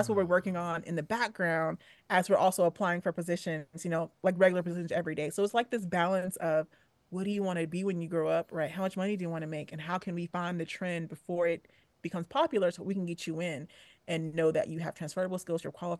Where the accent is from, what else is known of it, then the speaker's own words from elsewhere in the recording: South Carolina, United States; I grew up in South Carolina on a dirt road